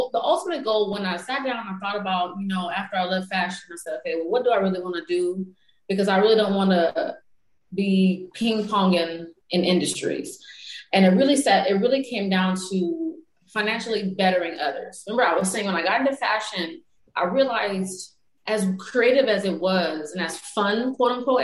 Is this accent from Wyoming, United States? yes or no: no; Paramount, California, United States; I grew up in Paramount, so just the city next door to Compton, California, and went to undergrad at Santa Barbara